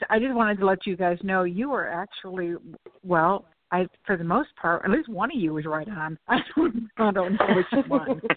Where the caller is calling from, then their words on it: Florida, United States; I'm calling you from Florida.